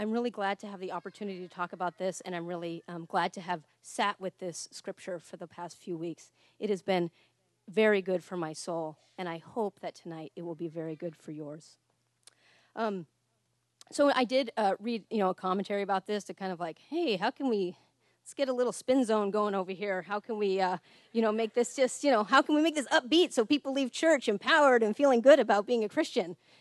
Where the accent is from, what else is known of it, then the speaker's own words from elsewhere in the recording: United States; Growing up in America, I feel very, you know, privileged.